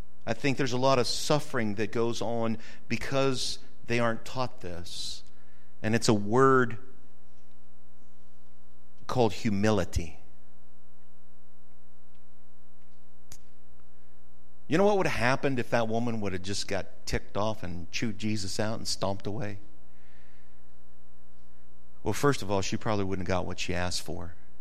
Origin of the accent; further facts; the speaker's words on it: the South, United States; I got pride in America. I'm American. I'm a Southern American. Makes me even better.